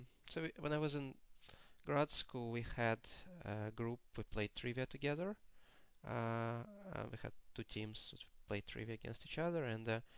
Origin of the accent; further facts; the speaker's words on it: Russia; So I was growing up in Russia when it was a kind of a Great Depression there.